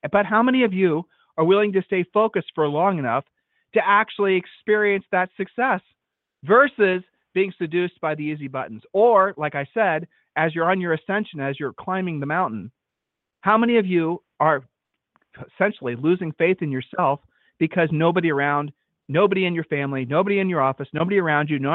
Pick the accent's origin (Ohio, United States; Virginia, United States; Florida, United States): Ohio, United States; And no, I know we're from Ohio, so no Ohio jokes for those of you who have never been to Ohio.